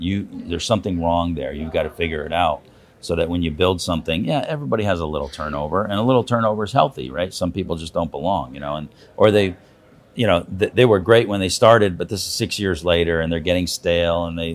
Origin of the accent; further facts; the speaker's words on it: Connecticut, United States; I'm from Connecticut, so it's trees, you know, everywhere.